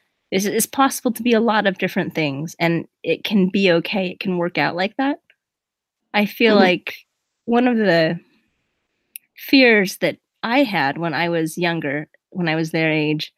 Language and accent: English; California, United States; So just to tell you a little bit where I'm coming from, I grew up in Southern California. I was in the same ward, basically, for my first 18 years of life.